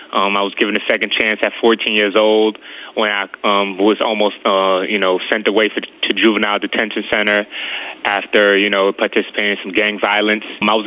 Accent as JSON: {"language": "English", "town": "Brooklyn", "region": "New York", "country": "United States", "tie": "born there", "said": "I was born in Brooklyn, New York. By the age of one, I was placed in the foster care system because my mom was negligent."}